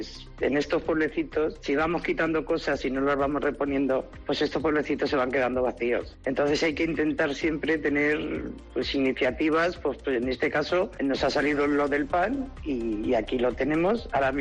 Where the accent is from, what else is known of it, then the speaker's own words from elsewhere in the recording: Brieva, La Rioja, Spain; yo no he nacido en Brieva, pero es Brieva, Brieva es mi pueblo. O sea, aquí los vecinos lo saben porque me conocen de toda la vida y saben que yo por Brieva lo que sea.